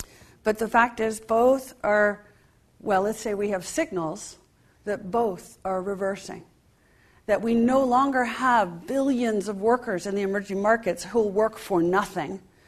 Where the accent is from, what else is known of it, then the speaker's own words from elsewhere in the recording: Washington, District of Columbia, United States; So I grew up in Washington, D.C. I remember actually having to dive underneath my wooden school desk once a month for the nuclear drill.